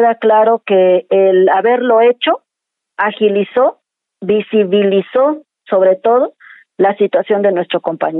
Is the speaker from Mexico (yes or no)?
yes; Mexico; como ciudadanos mexicanos que somos.